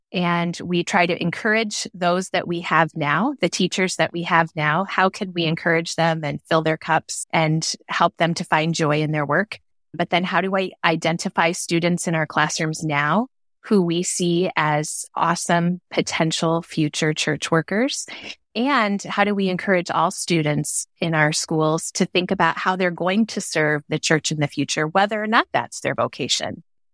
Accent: Wilton, Iowa, United States; I grew up in Wilton, Iowa. It's a pretty small town in eastern Iowa, and I attended Zion Lutheran School from pre-K to 8.

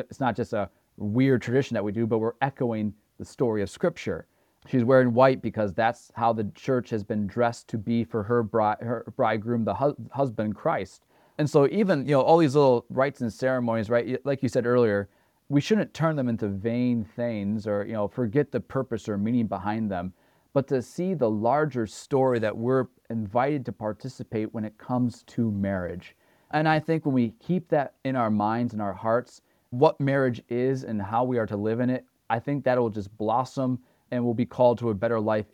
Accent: Michigan, United States; I remember I was in Wisconsin, I'm from Michigan originally

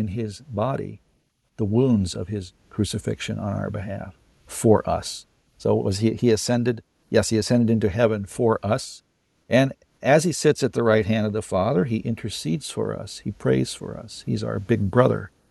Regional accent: California, United States; I grew up in California in the 60s and 70s.

